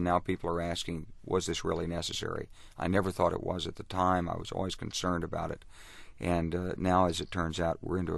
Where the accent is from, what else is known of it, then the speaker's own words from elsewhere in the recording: Little Rock, Arkansas, United States; Well, I grew up in Little Rock, Arkansas.